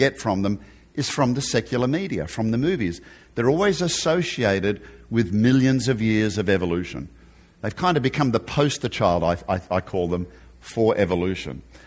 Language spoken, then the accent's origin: English; Australia; accent: Australian; So you can see I haven't lost my Aussie accent, and I don't intend to.